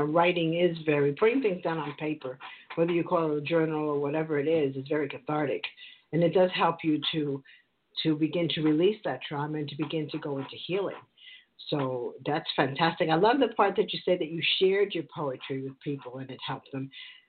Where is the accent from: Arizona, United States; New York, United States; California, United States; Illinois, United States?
New York, United States; You know, I grew up in New York, so listening to your accent is like coming home for me.